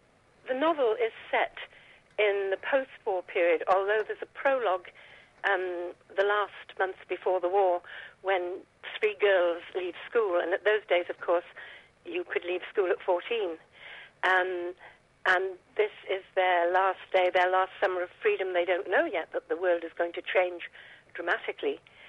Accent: Newcastle, North East England, United Kingdom; born there; I was born in Newcastle.

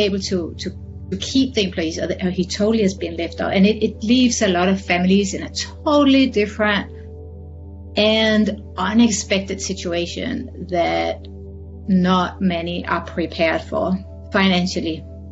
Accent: Denmark; English is a second language; moved away as an adult; now in South Florida, United States; I have an accent. So I live in America. I live in South Florida. I'm originally from Denmark. I've been here 14 years. I moved here with my family

